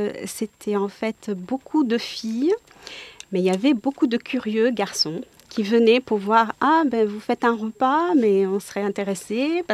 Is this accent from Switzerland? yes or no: no; Morocco; moved away as an adult; now in Montpellier, France; je suis arrivée du Maroc comme étudiante à Montpellier et j'étais dans une cité universitaire